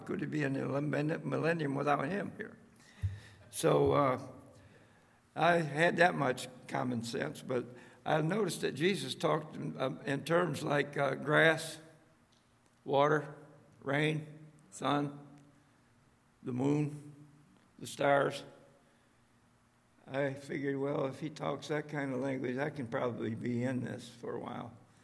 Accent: United States; now in Brazil; I saw that we're not cutting it as American missionaries among Brazilians.

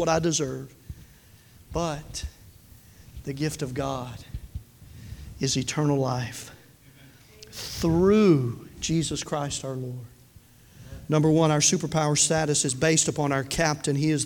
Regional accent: Tennessee, United States; I'm from Tennessee.

